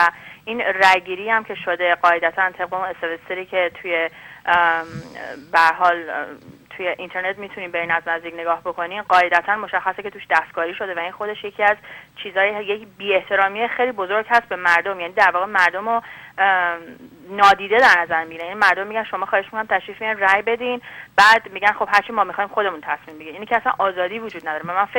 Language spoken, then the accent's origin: Persian; Iran; moved away as an adult; من خودم شخصا 12 سال از ایران هست که اومدم بیرون